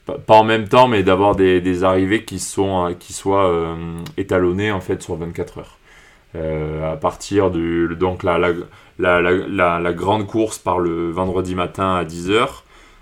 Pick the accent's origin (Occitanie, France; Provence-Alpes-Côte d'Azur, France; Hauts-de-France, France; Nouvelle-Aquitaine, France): Occitanie, France; partir de chez nous en Cerdagne enfin de cet environnement pour rallier en fait l'autre bout du département